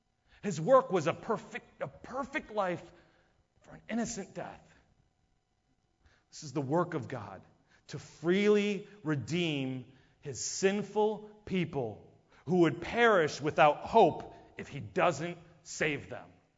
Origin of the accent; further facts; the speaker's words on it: Buffalo, New York, United States; Growing up in Buffalo, I know Niagara Falls a lot.